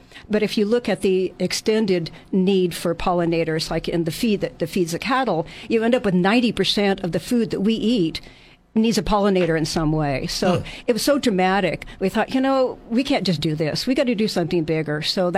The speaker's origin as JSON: {"language": "English", "town": "Long Beach", "region": "California", "country": "United States", "tie": "born or raised there", "said": "In Long Beach, Southern California."}